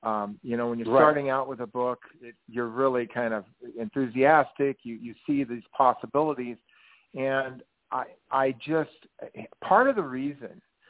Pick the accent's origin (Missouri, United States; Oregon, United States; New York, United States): Oregon, United States; Portland; born there; I was born in Portland, the town she called.